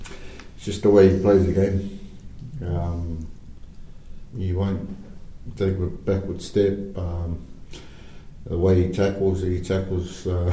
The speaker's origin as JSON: {"language": "English", "town": "Apia", "region": "Tuamasaga", "country": "Samoa", "tie": "born or raised there", "said": "Now, we are on the mainland of Upolu. That's the main island. We're the capital of Samoa Apia. That's where I'm from. And I've just been any other normal kid in the island."}